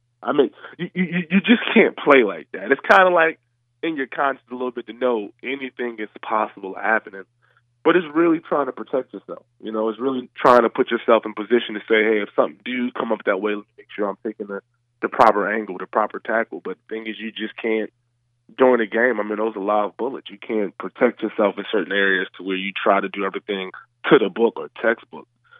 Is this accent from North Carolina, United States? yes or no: no; New Jersey, United States; now in Jacksonville, United States; some properties here in Jacksonville, and also back in my hometown in New Jersey